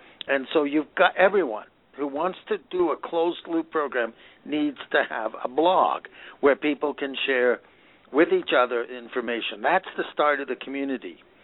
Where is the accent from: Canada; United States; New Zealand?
Canada; I'm a Canadian, so I say